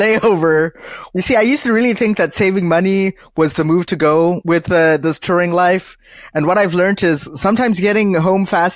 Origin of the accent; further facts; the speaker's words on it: Zimbabwe; also born or lived in South Africa; Okay, so I grew up in Zimbabwe and South Africa.